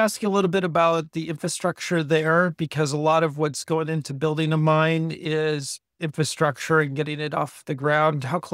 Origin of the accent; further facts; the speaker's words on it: Alaska, United States; I'm from Alaska. I don't know if you know this.